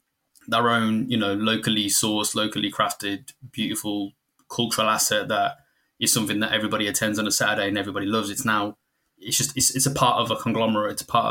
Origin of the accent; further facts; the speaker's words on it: Birmingham, West Midlands, United Kingdom; So I'm from Birmingham. Lived most of my life in Birmingham. When I was a kid, I'm not that old. I'm 31.